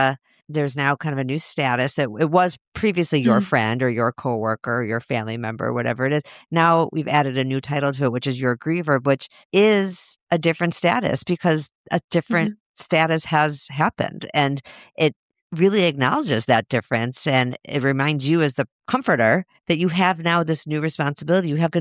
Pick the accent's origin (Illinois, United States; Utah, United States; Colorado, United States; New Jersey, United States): Illinois, United States; Chicago; By the way, I'm from Chicago too.